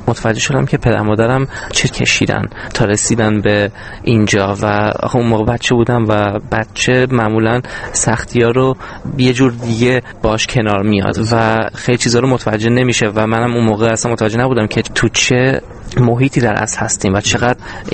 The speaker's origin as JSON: {"language": "Persian", "country": "Iran", "moved": "yes", "said": "من با پدر مادرم و برادرم که از ایران اومدیم به خارج"}